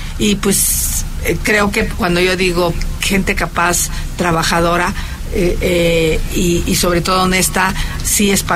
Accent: Mexico; Todos somos mexicanos.

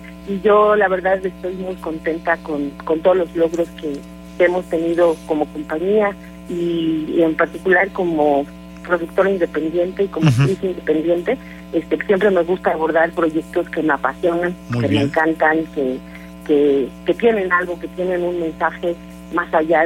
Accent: Dolores Hidalgo, Guanajuato, Mexico; now in Querétaro, Mexico; Pues tengo viviendo aquí en Querétaro 31 años. Y pues llegué de Dolores Hidalgo, Guanajuato

